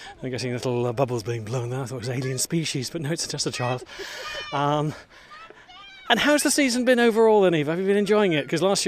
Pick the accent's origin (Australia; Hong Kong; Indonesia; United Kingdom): United Kingdom; North East England; Certainly was for me, and I'm just from Teesside.